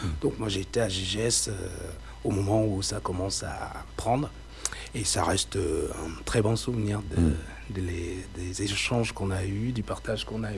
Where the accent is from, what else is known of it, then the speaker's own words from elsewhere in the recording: Cameroon; born there; Moi je suis né au Cameroun, donc il y a cette part d'héritage en moi aussi